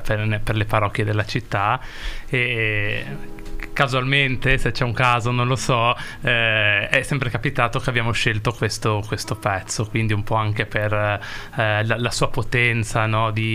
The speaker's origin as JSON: {"language": "Italian", "town": "Rapallo", "region": "Liguria", "country": "Italy", "tie": "born or raised there", "said": "ho 33 anni, sono nato nel 1991 a Rapallo, da mamma Nadia e papà Agostino"}